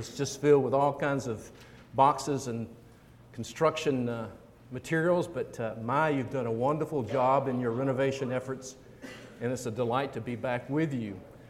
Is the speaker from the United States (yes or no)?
yes; Deep South, United States; I'd heard the gospel all my life, growing up in the Deep South.